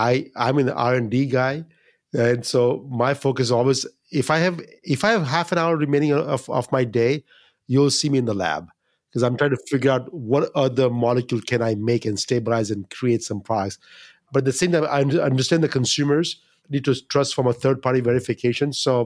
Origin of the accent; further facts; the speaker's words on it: India; I'm Indian.